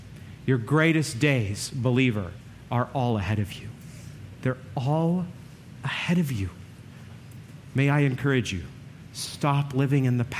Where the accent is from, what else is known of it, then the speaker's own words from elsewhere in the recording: Maine, United States; You're dropped in a New England forest. I'm from Maine, so I get this.